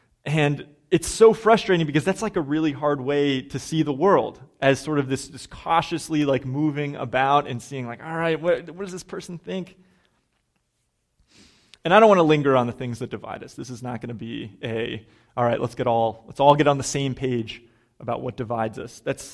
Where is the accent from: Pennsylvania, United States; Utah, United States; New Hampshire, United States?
Pennsylvania, United States; Pittsburgh; now in Somerville, United States; I'm from Pittsburgh. Molly is from Atlanta, and both of our kids are from Boston